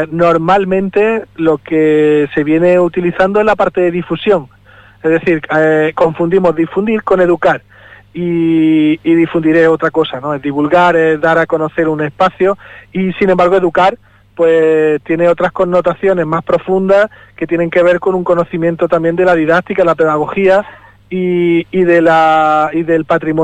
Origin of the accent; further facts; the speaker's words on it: Andalusia, Spain; la mayoría de comunidades autónomas, yo vengo de Andalucía